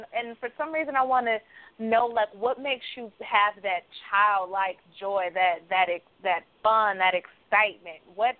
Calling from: Marietta, United States; Hey there … I'm calling from Marietta.

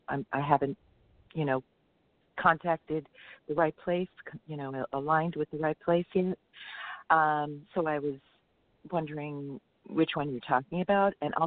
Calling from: California, United States; I'm calling from Santa California.

